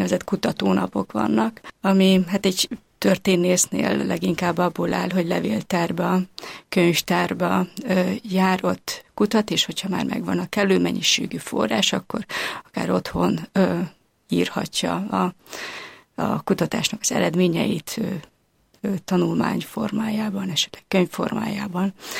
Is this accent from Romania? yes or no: yes; Carei, Satu Mare County, Romania; Tehát akár itt vagyok, akár otthon Nagykárolyban, az nekem mindig a haza.